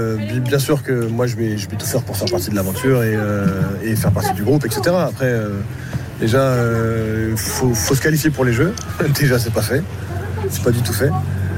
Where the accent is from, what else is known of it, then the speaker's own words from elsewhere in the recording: Charenton-le-Pont, Île-de-France, France; moi, déjà, je suis de Charenton. Donc, en fait, c'est le seul club pour lequel j'ai joué en jeune.